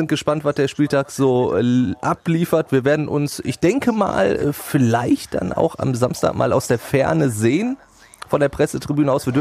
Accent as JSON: {"language": "German", "town": "Duisburg", "region": "North Rhine-Westphalia", "country": "Germany", "tie": "born or raised there", "said": "ich halte aber als gebürtiger Duisburger jetzt einfach noch zu den Hombergern von der anderen Rheinseite bei uns"}